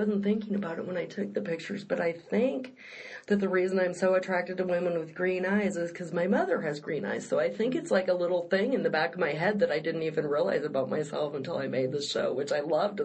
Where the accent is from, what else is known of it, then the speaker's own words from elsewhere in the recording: Omaha, Nebraska, United States; I grew up in Omaha, and the Bohemian Cafe was my father's favorite place to eat.